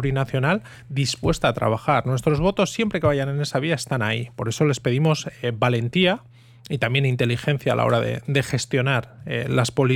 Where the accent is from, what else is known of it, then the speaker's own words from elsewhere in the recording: Basque Country, Spain; la sociedad vasca no son, los vascos o las vascas, no somos mejores ni peores, somos diferentes, tenemos una sociedad diferente que percibe las cosas de manera diferente y vota diferente.